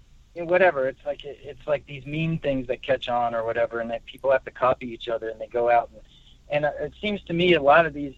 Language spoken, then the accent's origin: English; New Jersey, United States; also born or lived in Queens, New York; I was born in Queens, and then we moved to Jersey when I was like around seven.